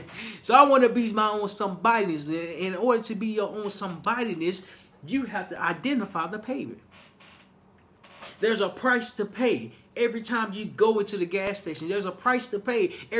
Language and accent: English; Little Rock, Arkansas, United States; And so I left my hometown, which was Little Rock, Arkansas. When I left Little Rock, Arkansas, I learned more about myself.